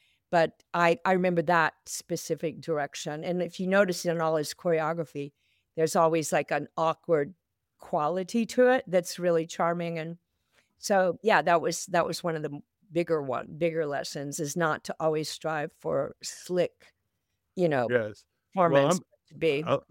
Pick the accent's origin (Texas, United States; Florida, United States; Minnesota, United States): Texas, United States; Fort Worth; I'm from Fort Worth, Texas.